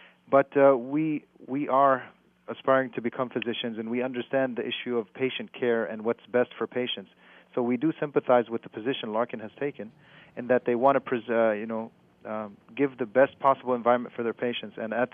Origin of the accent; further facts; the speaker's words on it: United States; it hurts a lot because we are American.